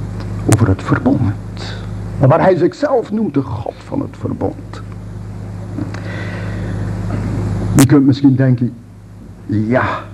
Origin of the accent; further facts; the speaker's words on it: Flanders, Belgium; het is natuurlijk telkens voor mij als Vlaming wel een beetje een aanpassing